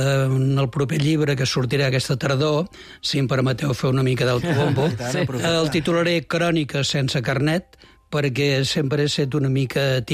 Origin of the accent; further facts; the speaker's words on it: Vic, Catalonia, Spain; Jo sóc de Vic, mai havia viscut a Barcelona, però tenia molt clar que volia viure prop del mar